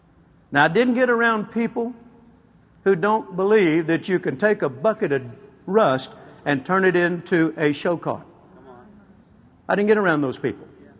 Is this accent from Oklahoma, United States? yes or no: no; Shreveport, Louisiana, United States; East Texas, not too far from where I grew up in Shreveport.